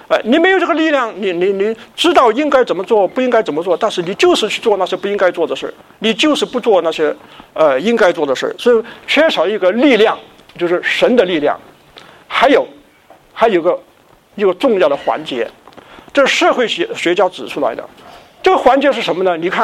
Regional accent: China; 好，我们中国人呢，在有一句话，在大学里面的啊

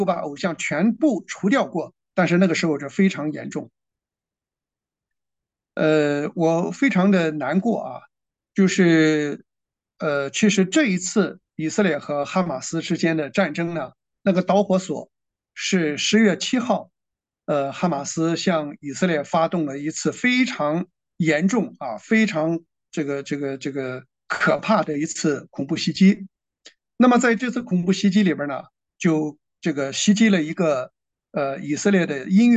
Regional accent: China; now in Australia

